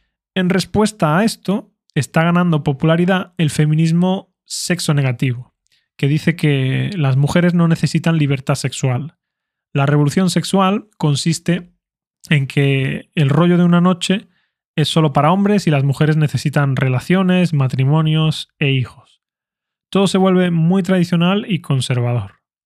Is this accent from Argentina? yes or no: no; Spain; first language Spanish; ¿qué opino yo como español nativo?